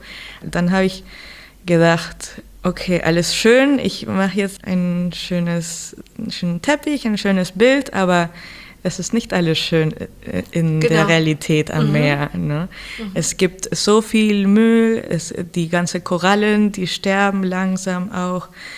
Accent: Lima, Peru

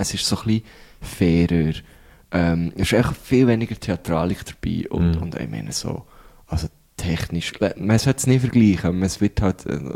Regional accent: Thun, Bern, Switzerland; 7. Juli und 10. Juli in Thun. Ich habe einfach gefunden, ey, wenn schon mal so ein EM-Spiel in meiner Heimatstadt ist, wollte ich das schauen.

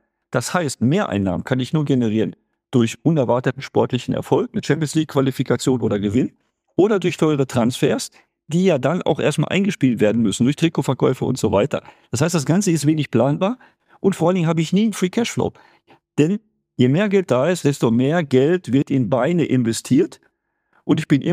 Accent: Dortmund, North Rhine-Westphalia, Germany; Ich bin aus Dortmund und vielleicht voreingenommen.

